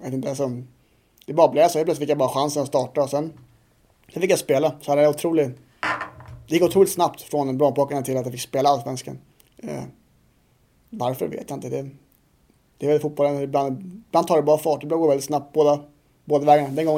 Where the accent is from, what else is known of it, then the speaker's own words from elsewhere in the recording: Sweden; eftersom jag är från Sverige och det är liksom våra liga kan man säga